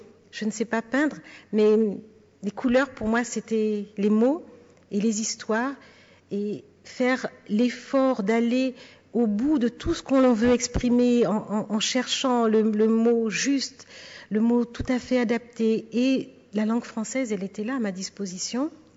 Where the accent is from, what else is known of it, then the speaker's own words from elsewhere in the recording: Paris, Île-de-France, France; je suis née à Paris avec mes frères et sœurs. Nous sommes nés dans la région parisienne. Il a fallu se construire avec le racisme dans une cité de la banlieue parisienne.